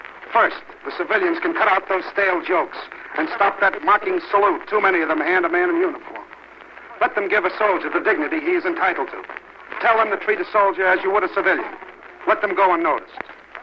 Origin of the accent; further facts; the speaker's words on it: New York, United States; I was born and raised in New York. I used to think America was a suburb of New York.